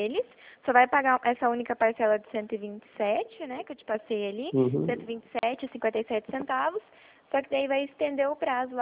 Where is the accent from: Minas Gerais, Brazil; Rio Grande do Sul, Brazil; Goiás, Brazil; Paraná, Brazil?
Paraná, Brazil; Toledo; eu sou aqui de Toledo, Paraná.